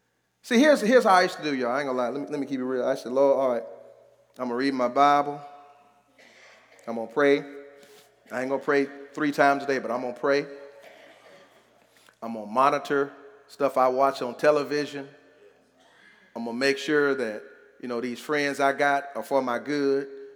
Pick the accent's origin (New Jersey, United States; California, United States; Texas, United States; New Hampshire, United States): Texas, United States; Houston; I'm from Houston